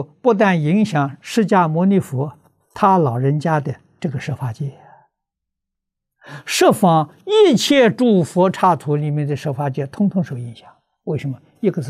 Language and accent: Chinese; China; 我们中国人自古讲的孝亲尊师，佛也这么说法啊。